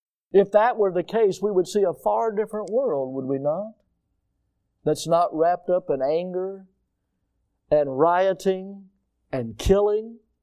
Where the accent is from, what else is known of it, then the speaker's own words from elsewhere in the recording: United States; Now, I'm an American.